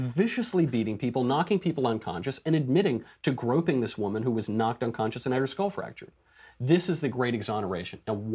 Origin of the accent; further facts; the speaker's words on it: New York, United States; But first of all, I'm a New Yorker.